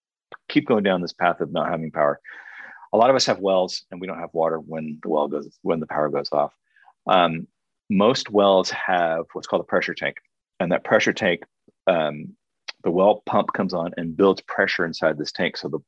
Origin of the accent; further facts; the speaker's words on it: San Francisco, California, United States; We, you know, I grew up in San Francisco.